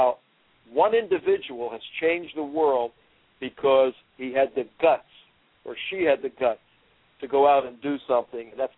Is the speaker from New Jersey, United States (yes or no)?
yes; New Jersey, United States; I was in my house, and I was watching the news, you know, the breaking news, and I grew up in Jersey, and as a kid, I watched the two towers go up.